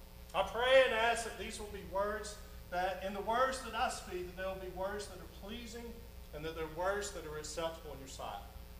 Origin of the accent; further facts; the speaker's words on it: Tarrant, Alabama, United States; I grew up in Tarrant City. That's where I'm from. And Tarrant, if you're not all that familiar with Tarrant City, it's right off of Highway 79, a little bit north of the airport.